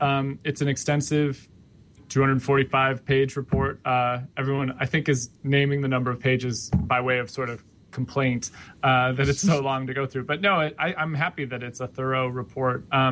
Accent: Chicago, Illinois, United States; But no, I'm a Midwesterner. I'm a native. Yes. I'm a native Chicagoan.

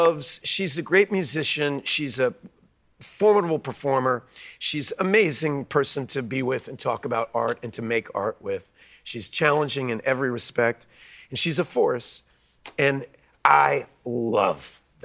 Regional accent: United States; And that I'm an American.

